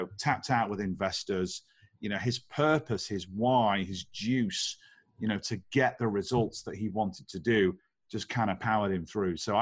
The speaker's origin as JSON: {"language": "English", "country": "United Kingdom", "said": "just tell me, I'm a Brit. I'm curious."}